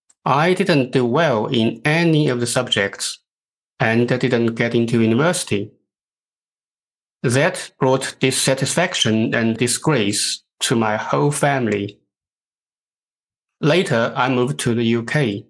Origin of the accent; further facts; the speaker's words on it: China; born or raised there